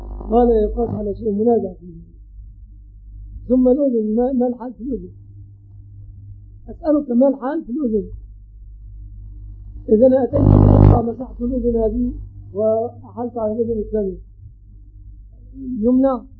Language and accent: Arabic; Egypt; في بلادنا مصر